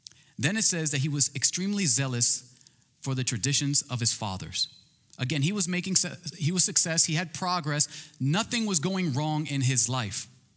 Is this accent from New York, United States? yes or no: yes; New York City, New York, United States; born there; I was born in New York City. I know, Georgia doesn't like Yankees.